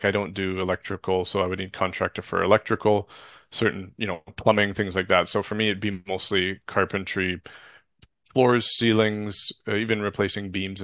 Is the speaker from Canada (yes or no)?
yes; Canada; Or I'm Canadian, but yeah, America, same thing.